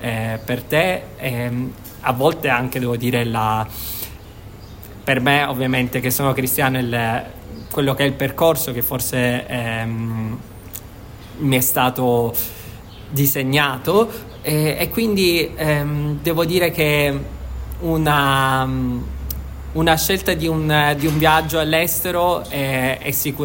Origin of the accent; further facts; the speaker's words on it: Syracuse, Sicily, Italy; E in generale in Italia, quindi non solo a Siracusa, che è la mia città natale